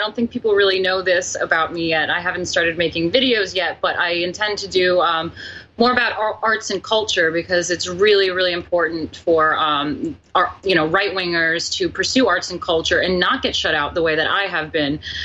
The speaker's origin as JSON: {"language": "English", "town": "New York City", "region": "New York", "country": "United States", "tie": "born or raised there", "said": "I'm born and raised in New York, and I was bringing aesthetics and, you know, culture back to the art scene."}